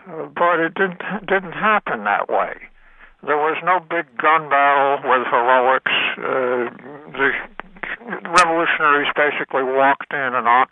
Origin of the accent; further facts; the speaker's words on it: New England, United States; born there; but I think that means I was born in New England, so.